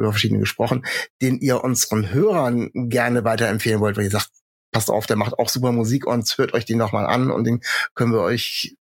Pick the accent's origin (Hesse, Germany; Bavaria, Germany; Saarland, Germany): Hesse, Germany; ich bin in Nordhessen aufgewachsen und meine Eltern und Großeltern haben also mindestens untereinander noch komplett nordhessisch gesprochen.